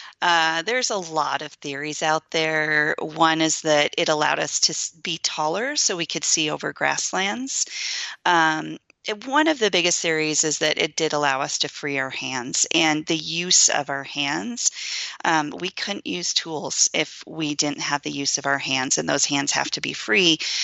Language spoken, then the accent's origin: English; Montana, United States; I'm from Montana, so I am a mountain girl